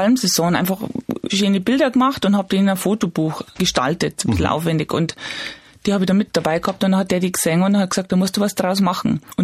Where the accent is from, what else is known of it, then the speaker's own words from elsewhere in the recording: Bavaria, Germany; Und bei uns in Bayern gibt es da mehr so die Knopfzieh, sagen wir, also Ziehharmonika.